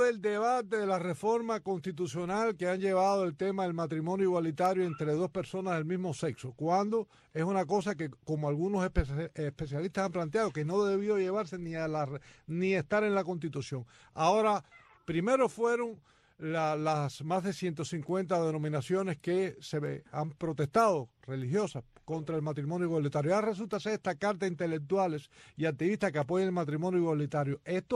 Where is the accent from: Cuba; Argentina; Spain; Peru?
Cuba; yo, al igual que ustedes, que somos cubanos